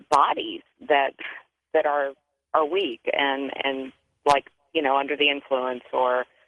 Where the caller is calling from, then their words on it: Virginia, United States; I'm from Virginia.